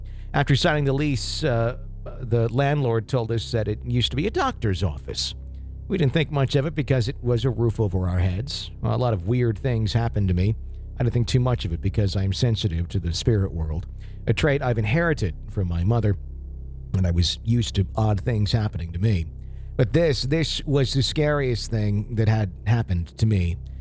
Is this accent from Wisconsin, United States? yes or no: yes; Fond du Lac, Wisconsin, United States; Fond du Lac, Wisconsin. That's my hometown.